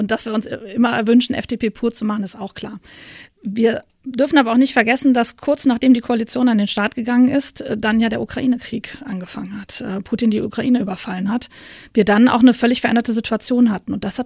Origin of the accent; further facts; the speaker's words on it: Rhineland, Germany; als Rheinländerin sowieso, dass wir eben auch zeigen, also wir sind normale Menschen